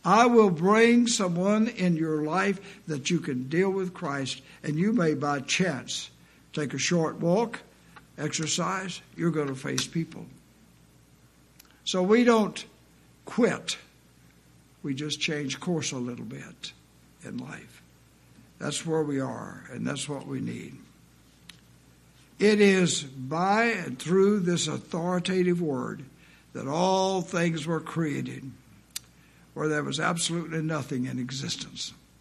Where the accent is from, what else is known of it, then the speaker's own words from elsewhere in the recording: Arkansas, United States; I grew up in Arkansas. I grew up in the country.